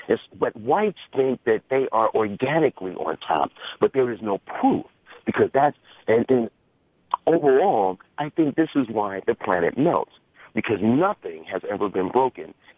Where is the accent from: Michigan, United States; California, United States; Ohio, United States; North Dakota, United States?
Ohio, United States; I've spoken to you before. I am from Ohio.